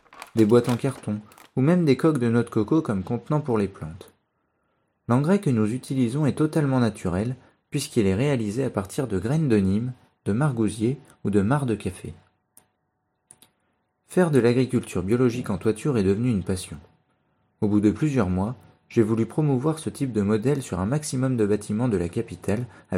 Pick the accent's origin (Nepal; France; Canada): Nepal; Kathmandu, Bagmati; j'ai 25 ans. Je suis fils unique et je suis né à Katmandou, la capitale du Népal.